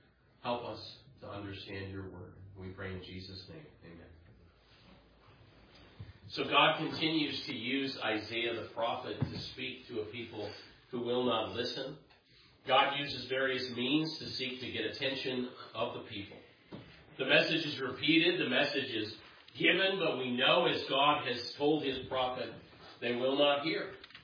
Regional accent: Idaho, United States; Where I grew up in North Idaho, spring flooding was a common thing.

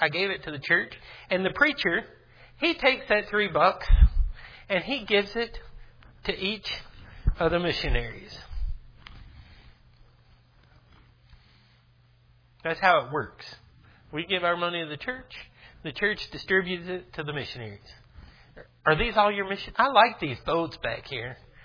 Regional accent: St. Augustine, Texas, United States; I can't be in DeRidder, Louisiana, and in my hometown of St. Augustine, Texas, and in Kenya

